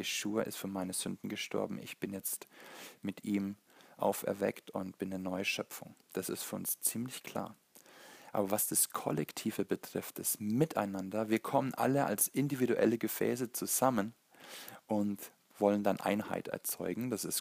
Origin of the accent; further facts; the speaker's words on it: Germany; wir haben ein ganz schwieriges Wir-Bewusstsein, vor allem als Deutsche, wir als Volk, ja, das ist ein ganz schwieriges Ding